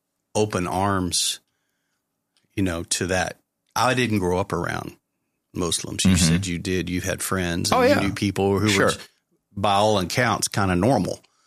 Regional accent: Texas, United States; And I'm a Texan. I grew up here.

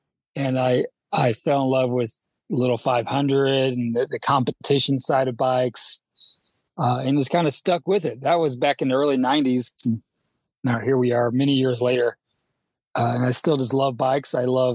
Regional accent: Indiana, United States; Sure. I'm from Indiana.

